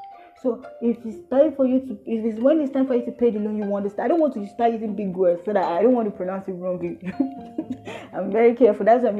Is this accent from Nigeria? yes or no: yes; Nigeria; As a Nigerian youth, I know my right and I know how much your father or your mother has stolen that is funding your lifestyle.